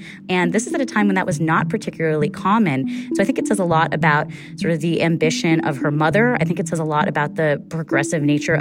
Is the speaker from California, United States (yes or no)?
yes; California, United States; I have to say, as a Californian, when I was listening to the attacks on the campaign trail